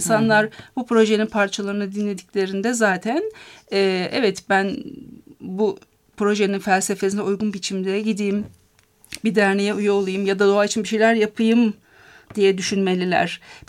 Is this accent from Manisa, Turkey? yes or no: yes; Manisa, Turkey; Mesela Manisa'da doğdum, büyüdüm.